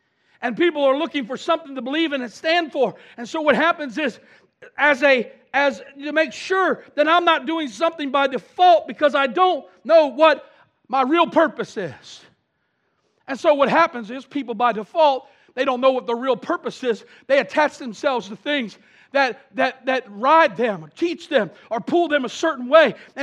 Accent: Madison, Indiana, United States; I'm from Madison, Indiana. Population 14,700.

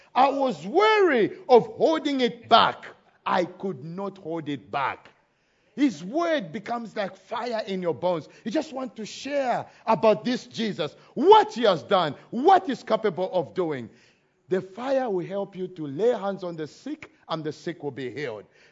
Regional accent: Zambia; English is a second language; I'm originally from Africa, Zambia. When you are in the bush and it's nighttime, the only way you'll be protected is not even your gun or your knife

